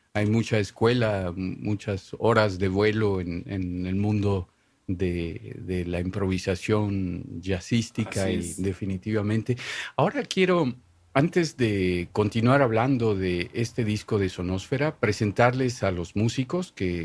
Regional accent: Mexico; Yo me preguntaba si es La Llorona, que yo conozco como mexicano

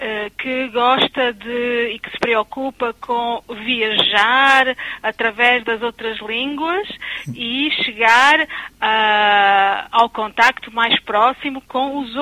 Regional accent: Portugal; Spanish is a second language; soy portuguesa.

